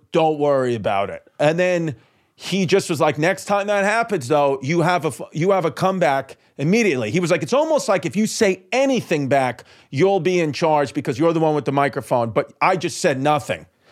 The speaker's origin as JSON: {"language": "English", "town": "Brooklyn", "region": "New York", "country": "United States", "said": "I was from Brooklyn, but it's very similar."}